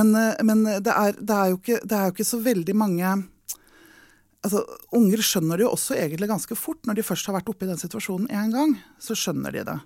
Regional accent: Northern Norway, Norway; jeg også egentlig fra Nord-Norge, selv om ingen hører det på dialekten min

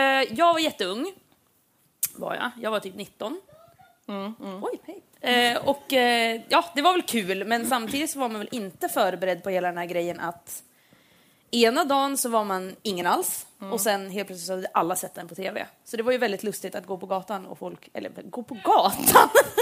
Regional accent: Järvsö, Gävleborg County, Sweden; Jag var hemma i Järvsö över påsk.

